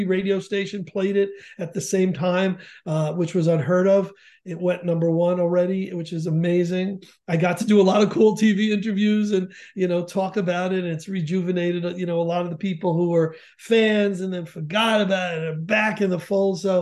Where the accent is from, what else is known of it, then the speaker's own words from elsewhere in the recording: Connecticut, United States; I wanted A, that it have something to do with Connecticut, my home state, and B, that it be true.